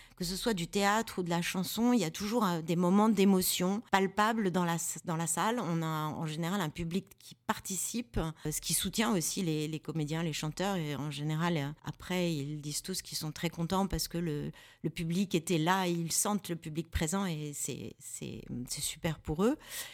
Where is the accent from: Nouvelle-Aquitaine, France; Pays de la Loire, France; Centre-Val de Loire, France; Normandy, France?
Centre-Val de Loire, France; on a quand même pas mal d'artistes chez nous, en Eure-et-Loire et au niveau régional